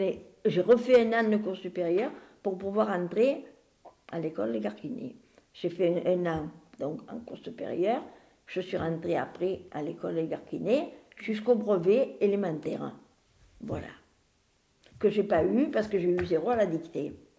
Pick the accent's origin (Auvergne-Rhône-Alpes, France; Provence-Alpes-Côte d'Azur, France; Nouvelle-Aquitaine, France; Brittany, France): Provence-Alpes-Côte d'Azur, France; La Ciotat; now in Marseille, France; je suis venue à Marseille. Je venais d'Assiotat